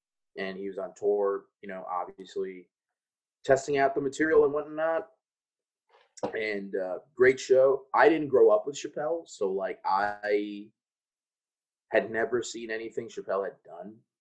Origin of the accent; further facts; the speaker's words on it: Chicago, Illinois, United States; I'm from Chicago.